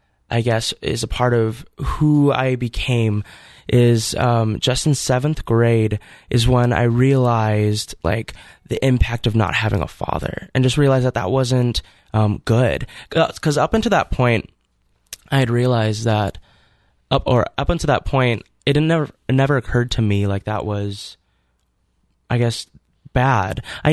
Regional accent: Fargo, North Dakota, United States; So I grew up in Fargo, North Dakota, and I would say that I was raised by a pretty average Midwest Catholic family.

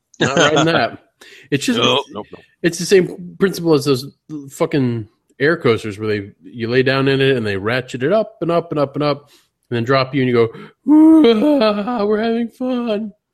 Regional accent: United States; Of course, they would expect that since I'm an American.

